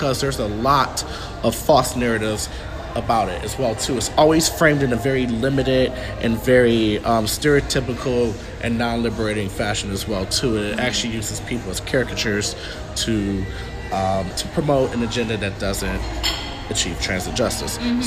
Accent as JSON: {"language": "English", "town": "Detroit", "region": "Michigan", "country": "United States", "tie": "born or raised there", "said": "I'm also from Detroit. Grew up on the West Side as well."}